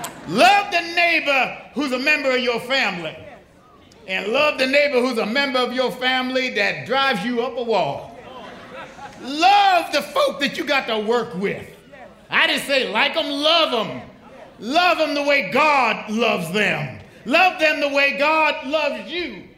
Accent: Buffalo, New York, United States; I grew up in Buffalo, New York, and there used to be a jingle on WUFO, was the black radio station.

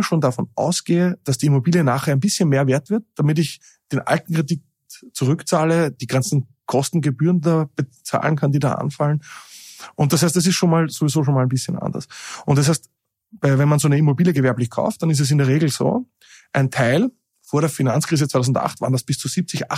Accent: Linz, Upper Austria, Austria; Ich bin der Linzer

